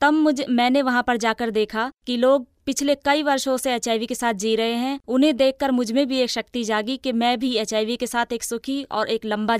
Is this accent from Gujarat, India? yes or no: no; Rajasthan, India; और मैं राजस्थान से बिलोंग करती हूँ।